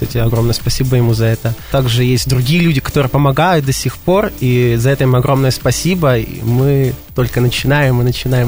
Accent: Sakha Republic, Russia; now in Yuzhno-Sakhalinsk, Russia; Не вообще отсюда. Родом с Сахи, а так живу в Южно-Сахалинске, да.

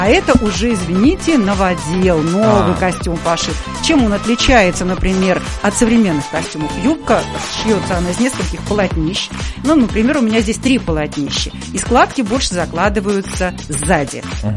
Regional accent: Volga region, Russia; Муж у меня донской казак потомственный, а я волжанка.

